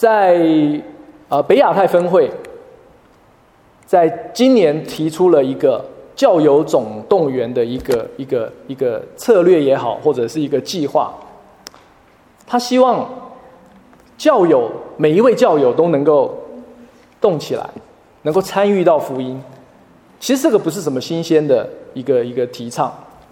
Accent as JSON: {"language": "Chinese", "country": "Taiwan", "said": "那在我来自的台湾，这个数字是更低的"}